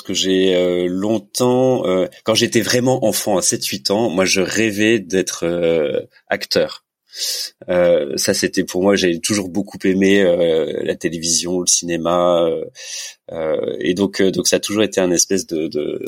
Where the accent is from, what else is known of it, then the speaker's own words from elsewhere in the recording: Grand Est, France; also born or lived in Île-de-France; Alors moi, je suis pas du tout breton. À mon grand dam, je rêverais d'être breton. Je suis lorrain. Je suis de la région de Nancy. Okay. Et je suis né en région parisienne.